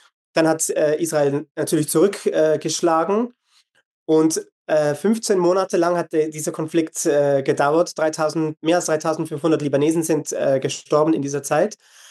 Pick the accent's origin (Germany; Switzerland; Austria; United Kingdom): Switzerland; now in Lebanon; Ich bin Schweizer